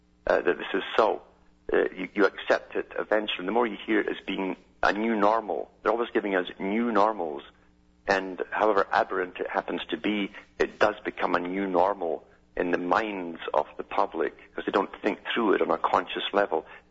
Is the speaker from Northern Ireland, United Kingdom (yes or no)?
no; Scotland, United Kingdom; Scotland.